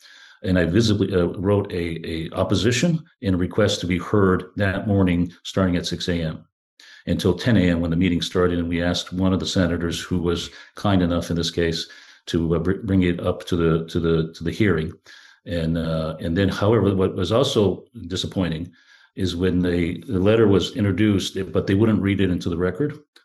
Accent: Washington, United States; in the state of Washington, my home state, is like $35

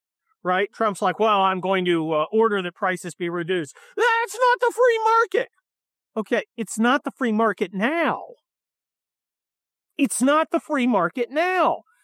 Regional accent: Scotland, United Kingdom; Because I'm Scottish.

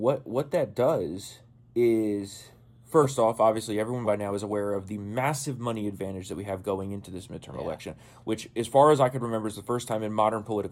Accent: New Jersey, United States; Scalia and Alito, both from my hometown in New Jersey.

